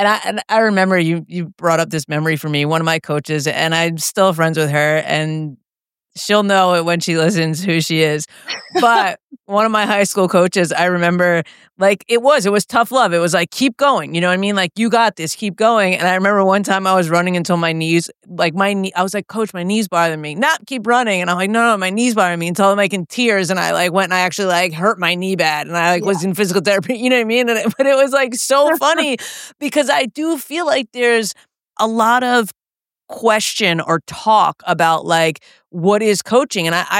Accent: New York, United States; I remember one, I'm from New York.

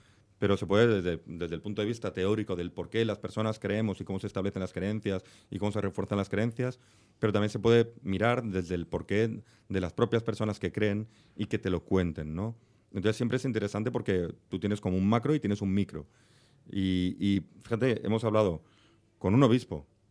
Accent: Spain; Y como español me jode un poco.

